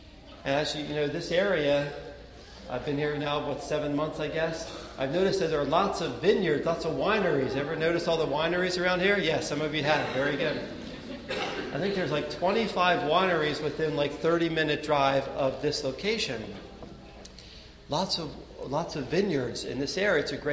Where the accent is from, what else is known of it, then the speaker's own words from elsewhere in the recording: Philadelphia, Pennsylvania, United States; Growing up in Philadelphia, in the suburbs of Philly, we had a nice backyard, and I had a garden back there.